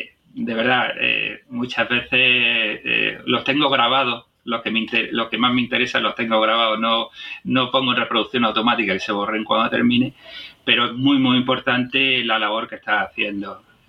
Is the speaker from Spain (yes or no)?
yes; Almería, Andalusia, Spain; A mí en Málaga se me va la boca por Málaga, y eso que no soy de Málaga, soy de Almería.